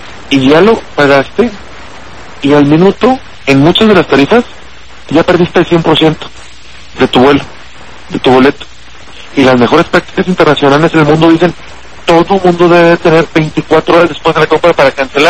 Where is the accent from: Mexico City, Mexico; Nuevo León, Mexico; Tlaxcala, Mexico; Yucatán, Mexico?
Nuevo León, Mexico; Monterrey; yo soy de Monterrey. Monterrey, México, México, Monterrey.